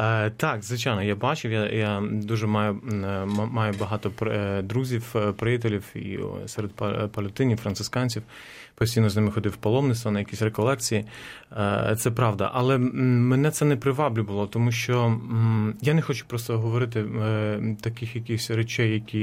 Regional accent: Zhytomyr, Zhytomyr Oblast, Ukraine; я походжу з Житомира, і Житомир має таку певну славу католицької церкви. в Україні.

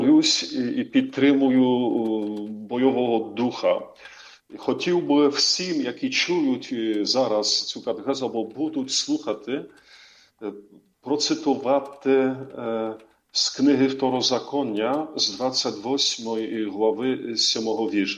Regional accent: Kielce, Świętokrzyskie Voivodeship, Poland; now in Starokostiantyniv, Ukraine; зараз я знаходжусь в Польщі, в моєму рідному місті Кєльце.

